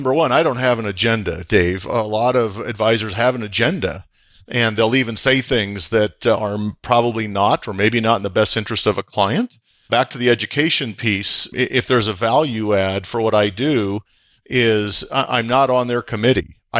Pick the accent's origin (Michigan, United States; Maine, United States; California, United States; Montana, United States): Montana, United States; moved away; also born or lived in Salem, Oregon; I grew up on a ranch in Montana on almost 4,000 acres and loved every minute of that. Spent the last 35 years out on the West Coast in Salem